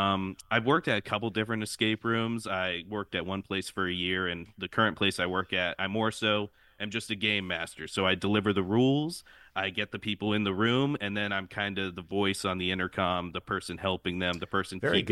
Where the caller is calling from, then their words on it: Los Angeles, California, United States; I'm in Los Angeles, California.